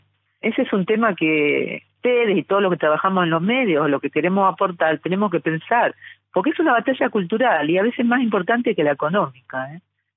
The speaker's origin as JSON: {"language": "Spanish", "country": "Argentina", "moved": "yes", "said": "hace más de 20 años que vivo acá y obviamente soy inmigrante, soy de Argentina."}